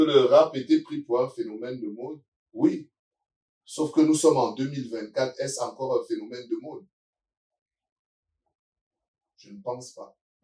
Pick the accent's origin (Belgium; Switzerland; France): France; Lille, Hauts-de-France; On est tous de Moulin, Belfort, à Lille.